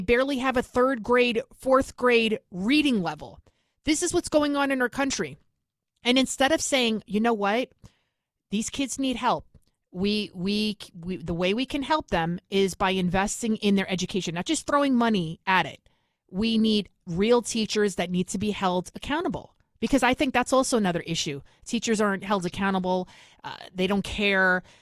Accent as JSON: {"language": "English", "town": "Bronx", "region": "New York", "country": "United States", "tie": "born or raised there", "lives_now": "Westchester County, United States", "said": "I'm from the Bronx, born and raised. Now I live in Westchester County, which is a nice suburb outside of New York City. I'm about 20 miles away from Midtown Manhattan."}